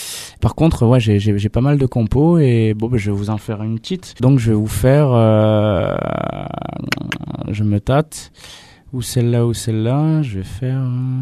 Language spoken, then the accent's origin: French; Carpentras, Provence-Alpes-Côte d'Azur, France; Je viens de Carpentras, donc ça définit bien.